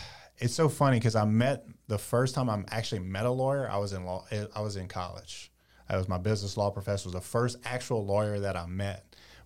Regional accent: Louisiana, United States; And so, you know, being a Cajun, from Cajun country

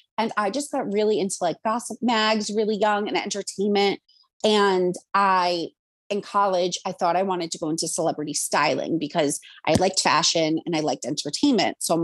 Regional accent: Montville, New Jersey, United States; So I grew up in Montville, New Jersey

